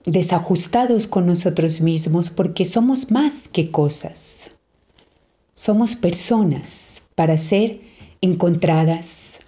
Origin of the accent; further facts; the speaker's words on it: Mexico; also born or lived in Brazil; Y soy mexicana. Estuve un tiempo en Brasil, así que si escuchan algunas palabras que no las entienden, tal vez es porque esté mezclando el español con el portugués.